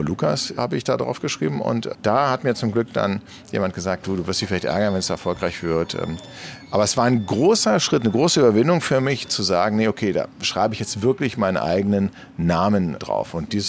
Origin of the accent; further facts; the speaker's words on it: Berlin, Germany; ich bin in Eichkamp groß geworden. Das ist so eine sehr schöne Reihenhaussiedlung. Ist sehr nett, eher ein bisschen spießig, aber gut für Kinder und Familien.